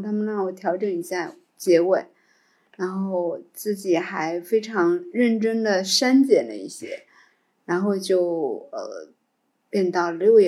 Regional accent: Fujian, China; 我并不是，我是福建人。

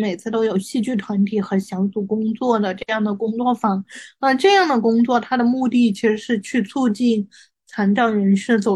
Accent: Changsha, Hunan, China; 比如说我老家长沙。

